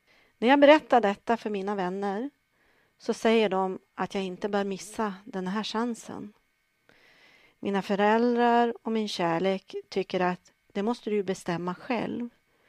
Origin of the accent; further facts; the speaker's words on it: Umeå, Västerbotten County, Sweden; Nu är det skönt att vara hemma i Umeå igen, där jag har min familj.